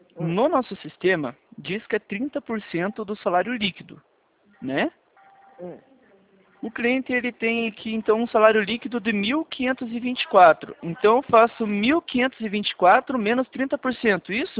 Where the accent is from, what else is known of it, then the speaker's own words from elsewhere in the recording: Paraná, Brazil; Só que eu sou aqui do Paraná.